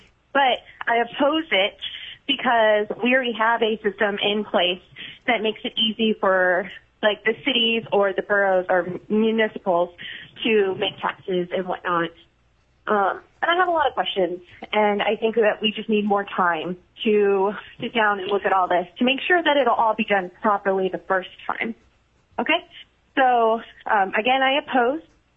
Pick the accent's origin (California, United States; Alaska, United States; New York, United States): Alaska, United States; Fairbanks; I'm from the Fairbanks area.